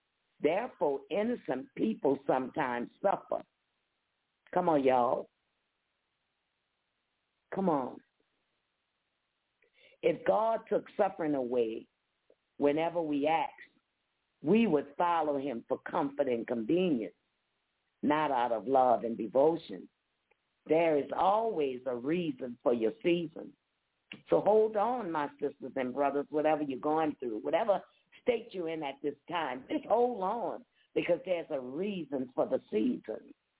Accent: New Orleans, Louisiana, United States; You know, I'm from New Orleans. So what you're telling me, you know, I was sinful. Everybody in New Orleans was sinful.

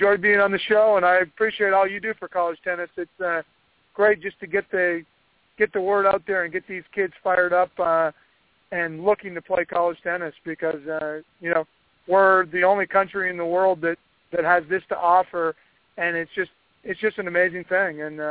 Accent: Canada; now in United States; I'm originally from Canada, so I like to go up and spend a few weeks up there

